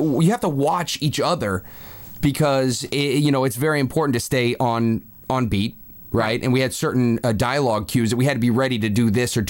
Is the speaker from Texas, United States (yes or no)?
yes; Texas, United States; He's from Canada. I'm from Texas.